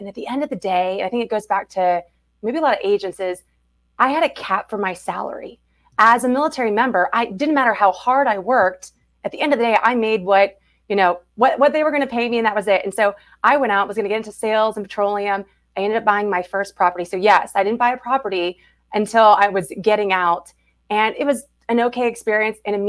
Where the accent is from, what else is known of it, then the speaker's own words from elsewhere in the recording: Austin, Texas, United States; We're from Austin, but I'll cheer for them.